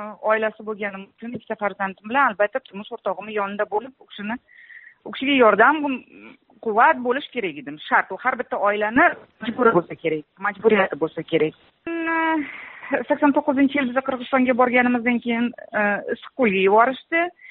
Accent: Samarkand, Samarqand Region, Uzbekistan; O'zim man Samarqand shahrida tug'ilganman 69-yil. Maktabga ham Samarqand tugatganman. Ikkita oliy bilim yurtini ham Samarqand shahrida tugatganman.

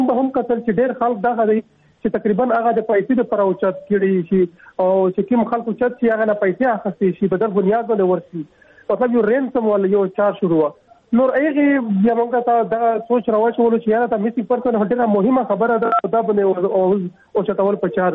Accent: Khyber Pakhtunkhwa, Pakistan; او زه د جنوبي وزیرستان تعلق لرم

